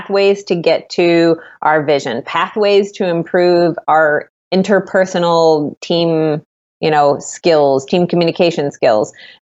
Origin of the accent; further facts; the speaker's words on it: Cleveland, Ohio, United States; They always ask me if I'm from Texas. Yeah. I'm not, just here from Cleveland, Ohio.